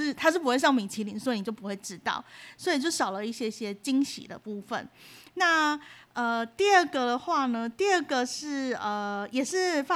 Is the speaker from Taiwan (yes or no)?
yes; Taiwan; 意大利的料理风味其实跟我们亚洲人或者是说我们台湾人来讲会比较接近